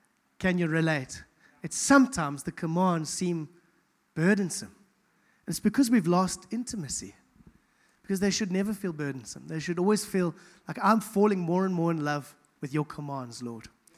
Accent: KwaZulu-Natal, South Africa; I'm an English guy from KZN. It's not my background.

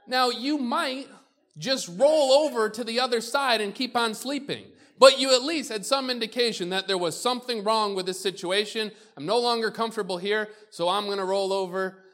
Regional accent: Waterport, New York, United States; I'm just me from Waterport, New York. Nothing good ever came out of Western New York.

